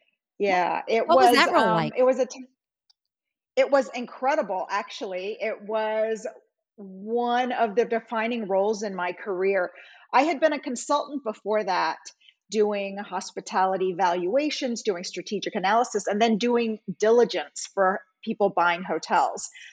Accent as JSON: {"language": "English", "country": "Singapore", "tie": "born or raised there", "said": "I grew up overseas in Singapore, and my family didn't have a lot of means, but my stepfather was French"}